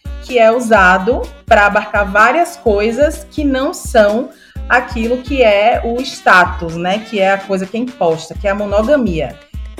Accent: Salvador, Bahia, Brazil; sou de Salvador também. Estou aqui em pleno verão de Salvador.

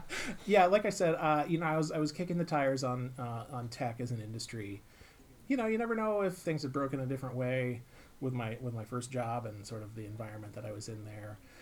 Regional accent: Oregon, United States; I grew up in Oregon. I went to college in Washington State and didn't really feel like I had seen the other side of the horizon very much

